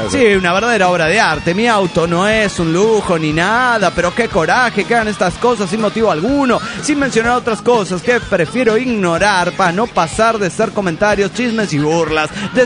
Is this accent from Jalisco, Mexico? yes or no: yes; Guadalajara, Jalisco, Mexico; sigue diciendo que soy de Jalapa, pero soy tapatío